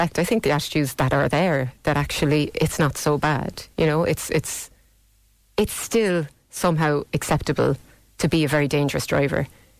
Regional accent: United States; As an American, that will be interesting to see how that plays out.

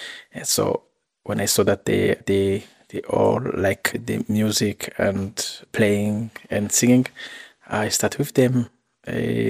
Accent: Burundi; English is a second language; myself, I'm from Burundi

